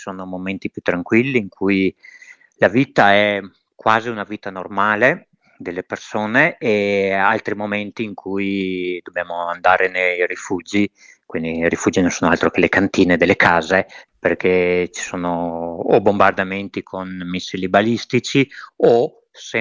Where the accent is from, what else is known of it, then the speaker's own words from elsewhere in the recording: Verona, Veneto, Italy; Allora, da veronese dovrei dire il lesso con la pera